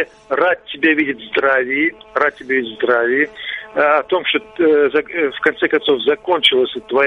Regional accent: Crimea, Ukraine; я из Крыма.

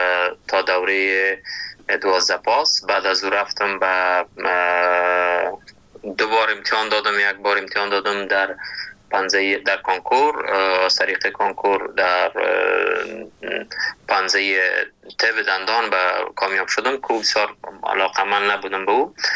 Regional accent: Kabul, Afghanistan; ما در کابل به دنیا آمدیم ولی در اصل از لغمان هستم

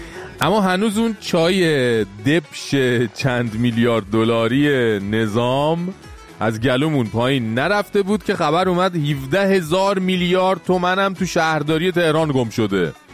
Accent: Iran

